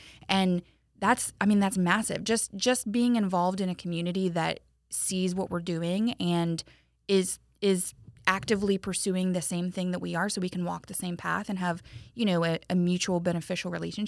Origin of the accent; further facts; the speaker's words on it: Tallahassee, Florida, United States; also born or lived in North Carolina; So I grew up in Tallahassee, went to college at Florida State.